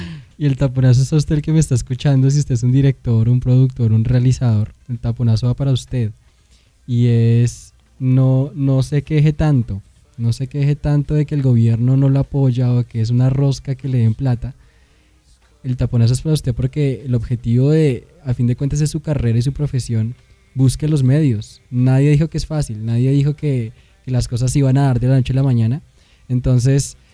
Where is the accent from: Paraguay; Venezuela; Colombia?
Colombia; Digamos que el tema de planificación es muy importante y más como colombianos. Nosotros somos de los que nos lanzamos y decimos